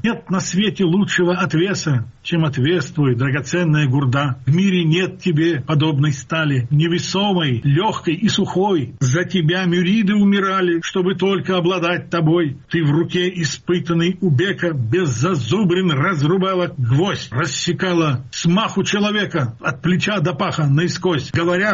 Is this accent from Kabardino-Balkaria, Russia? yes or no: yes; Nalchik, Kabardino-Balkaria, Russia; Я говорю, я из Нальчика.